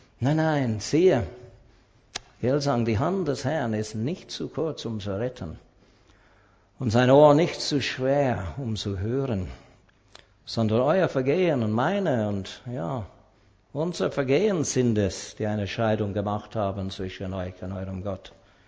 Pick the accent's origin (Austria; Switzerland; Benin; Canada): Canada; mir als Kanadier ging es auch so.